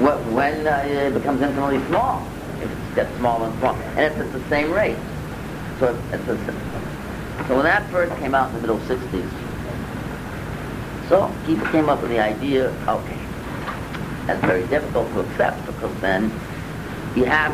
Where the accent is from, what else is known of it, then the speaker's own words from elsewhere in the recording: New England, United States; I grew up in New England, so stories about New England mill town